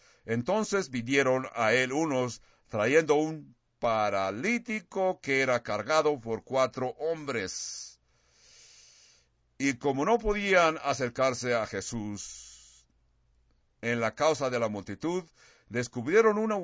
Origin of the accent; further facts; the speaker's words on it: California, United States; now in New Mexico, United States; Aquí, en esta área que vivimos en Nuevo México, de veras, no hay mucho tráfico. Yo crecí en California